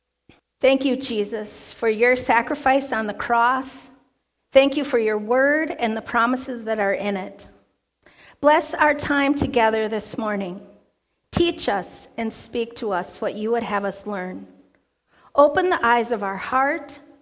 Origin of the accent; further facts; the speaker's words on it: Perham, Minnesota, United States; I was born and raised in Perm, Minnesota.